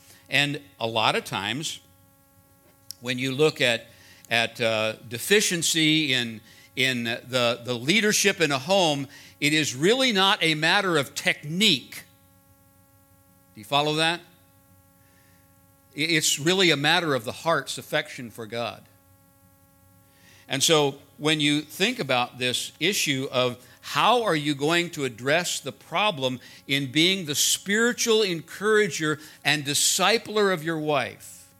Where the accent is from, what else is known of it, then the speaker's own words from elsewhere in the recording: India; I grew up in India. I have a much wider dietary enthusiasm than they do.